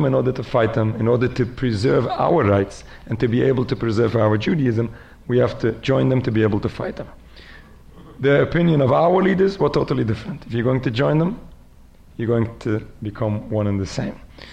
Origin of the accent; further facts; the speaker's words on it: New York, United States; Like, for example, I'm from New York. There's in New York an annual parade for Israel.